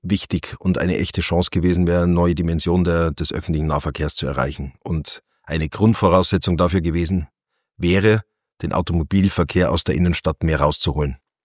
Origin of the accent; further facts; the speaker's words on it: Winzer, Bavaria, Germany; Ich komme aus Winzer, da wäre es natürlich eine große Entlastung.